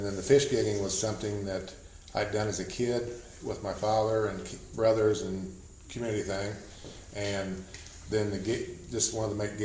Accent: Owensville, Missouri, United States; Owensville, Missouri is about 55 miles east of here, down Highway 19.

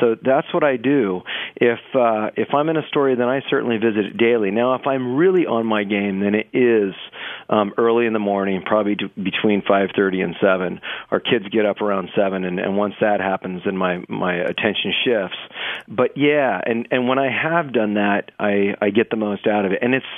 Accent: Yuba City, California, United States; growing up in the Central Valley, I grew up in Yuba City, California, and I worked in my father's store.

